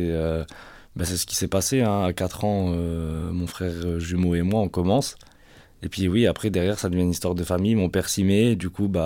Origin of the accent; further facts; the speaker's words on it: Mont-Saint-Martin, Grand Est, France; Je viens de Mont-Saint-Martin, une petite ville dans l'est de la France, en Meurthe-et-Moselle. Et j'ai grandi, j'ai habité là-bas toute ma vie. Je suis né là-bas, j'habite là-bas encore actuellement, et toute ma famille avec.